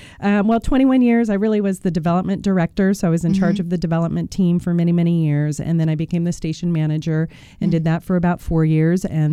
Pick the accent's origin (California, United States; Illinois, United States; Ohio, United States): California, United States; Atwater; Atwater was probably the best place at that time for a kid to grow up because of the military base.